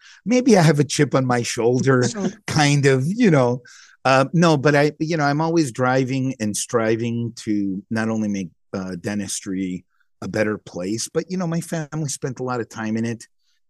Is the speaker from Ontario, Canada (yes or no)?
yes; Toronto, Ontario, Canada; born there; So I was born in Toronto, Canada.